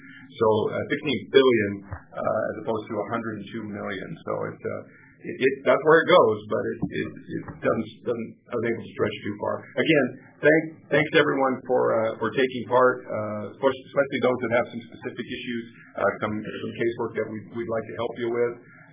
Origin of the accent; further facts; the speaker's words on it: Raymond, Washington, United States; the rail line to my hometown, Raymond and South Bend, has been removed.